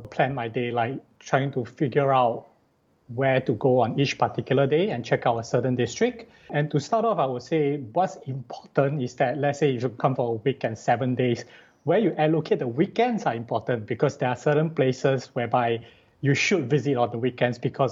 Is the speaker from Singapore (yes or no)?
yes; Singapore; So, man, I'm originally from Singapore, and I was traveling in South America, basically.